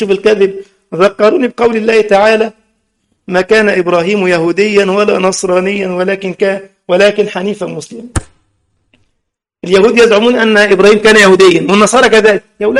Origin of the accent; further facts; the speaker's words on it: Egypt; بتوع الصوفية دول عندنا في مصر